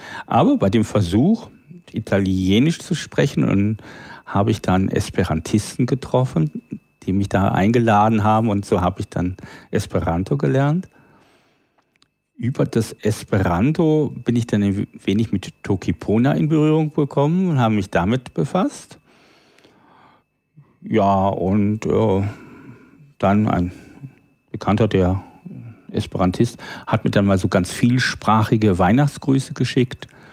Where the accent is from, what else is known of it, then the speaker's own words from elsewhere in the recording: Northern Germany, Germany; first language German; Ja, also meine Muttersprache ist das Hochdeutsche, obwohl ich in dem niederdeutschen Sprachgebiet aufgewachsen bin, aber zu einer Zeit, wo man das in den Städten schon nicht mehr sprach.